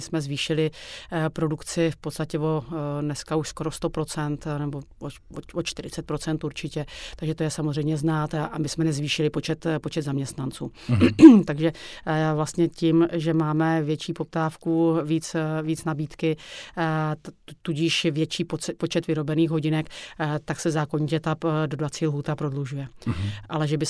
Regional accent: Nové Město nad Metují, Hradec Králové Region, Czechia; já pocházím z Nového města na Metují a samozřejmě jsem vnímala tu značku od malička.

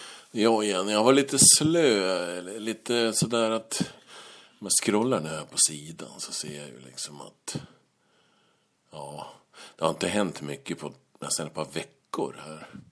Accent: Västerås, Västmanland County, Sweden; För jag är från Västerås.

